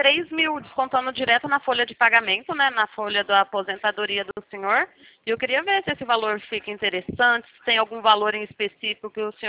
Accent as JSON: {"language": "Portuguese", "town": "Porto Ferreira", "region": "São Paulo", "country": "Brazil", "said": "Eu sou de Porto Ferreira."}